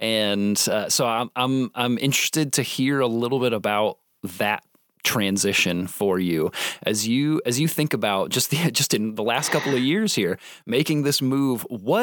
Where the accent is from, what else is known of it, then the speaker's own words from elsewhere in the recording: Indiana, United States; I'm from Indiana originally.